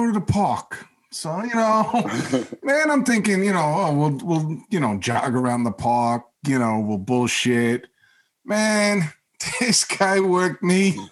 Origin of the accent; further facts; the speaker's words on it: United States; I got the lap band a while ago because I'm an American.